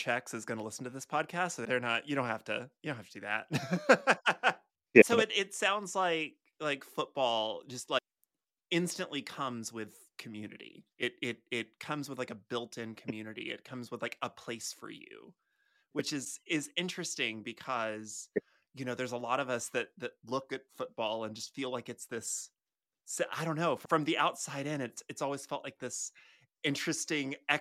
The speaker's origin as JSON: {"language": "English", "region": "Texas", "country": "United States", "tie": "born or raised there", "said": "I didn't have any direct experience being on a football team, but growing up in East Texas, I feel like you get a lot of it by osmosis."}